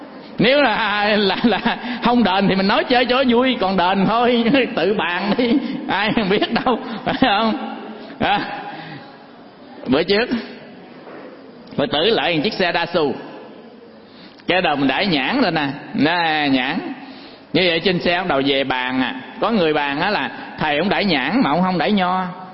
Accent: Cà Mau, Vietnam; Ví dụ nha, ở dưới quê của tôi ở dưới Cà Mau á, về thấy mấy ông nhậu.

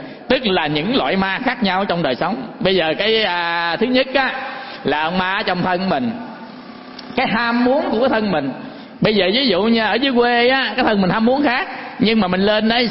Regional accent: Cà Mau, Vietnam; Ví dụ nha, ở dưới quê của tôi ở dưới Cà Mau á, về thấy mấy ông nhậu.

